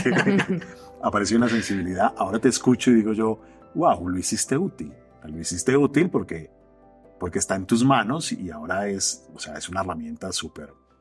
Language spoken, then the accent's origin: Spanish; Colombia; como decimos en Colombia